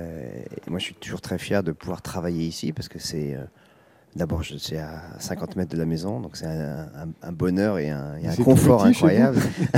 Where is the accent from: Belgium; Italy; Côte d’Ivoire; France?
France; Chambéry, Auvergne-Rhône-Alpes; Non, j'ai grandi à Chambéry. Mes parents sont nés à Bourg-Saint-Maurice.